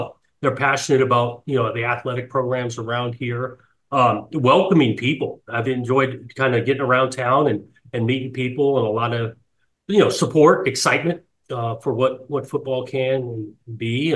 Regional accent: Los Angeles, California, United States; growing up in Los Angeles, knew Magic Johnson, went to school here

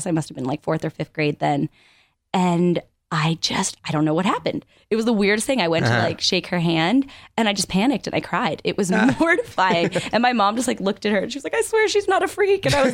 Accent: Connecticut, United States; I grew up in Connecticut.

